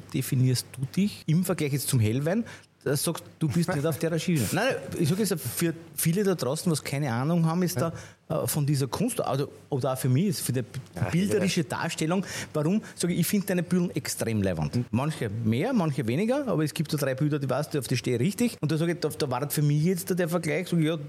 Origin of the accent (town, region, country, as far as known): Switzerland